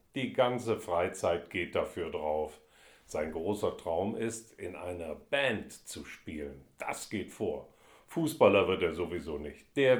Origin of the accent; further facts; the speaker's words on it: Stuttgart, Baden-Württemberg, Germany; born there; now in Berlin, Germany; Ich sag mal, ich bin in Stuttgart geboren, aber seit über 40 Jahren Berliner.